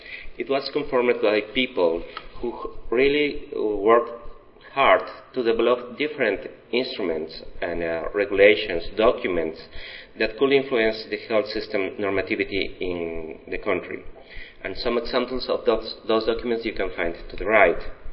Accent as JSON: {"language": "English", "country": "Bolivia", "said": "and I come from Bolivia."}